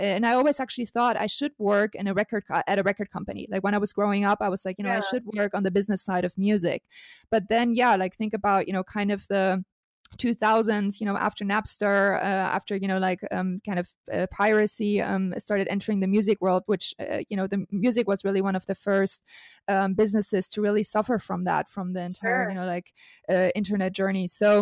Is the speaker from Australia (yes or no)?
no; Germany; also born or lived in California, United States; growing up in Germany, I did spend some time in the US, in California, actually. Went back to Germany